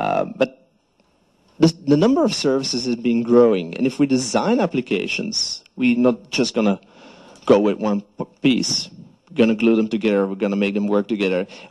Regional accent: Belgium; I'm also from Belgium.

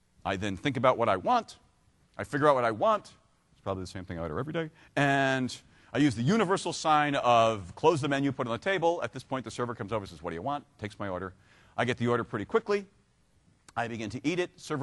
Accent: New York, United States; now in Virginia, United States; So I'm originally from New York, which is why I talk this fast. And I live now in the middle of nowhere, right around the H in southeastern Virginia.

